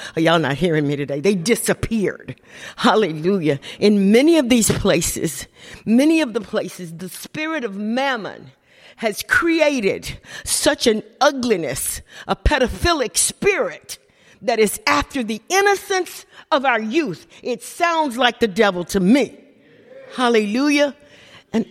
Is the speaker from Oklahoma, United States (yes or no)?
no; Dyersburg, Tennessee, United States; born there; I was born in Dyersburg, Tennessee. Amen. And I'm back home for a short season as we've traveled the nations of the world.